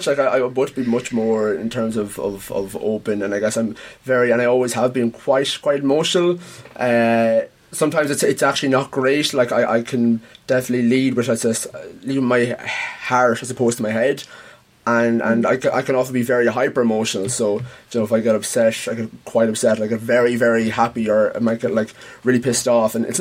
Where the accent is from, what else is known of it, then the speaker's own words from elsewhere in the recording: County Offaly, Ireland; I'm not from Carlo. I'm from Offaly.